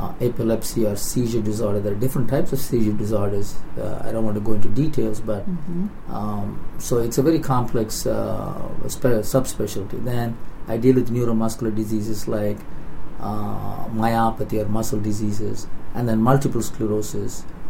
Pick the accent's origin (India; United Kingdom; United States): India; Nagercoil, Tamil Nadu; born there; I was born in Nagercoil, which is a small town on the tip of southern part of India.